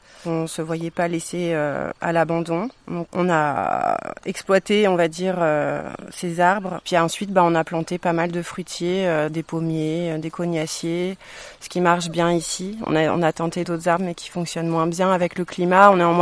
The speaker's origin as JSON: {"language": "French", "town": "Paris", "region": "Île-de-France", "country": "France", "said": "Moi, je viens de Paris"}